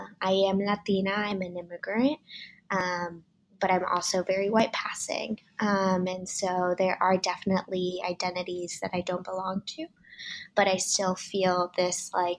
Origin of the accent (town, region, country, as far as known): Houston, Texas, United States; born or raised there; also born or lived in Cali, Colombia / Boise, Idaho